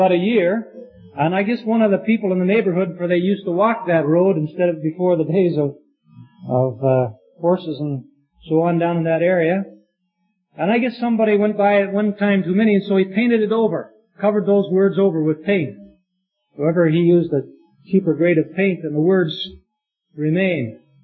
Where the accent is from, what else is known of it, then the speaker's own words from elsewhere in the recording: United States; My family and I, just a week ago, yesterday, were traveling south from my hometown.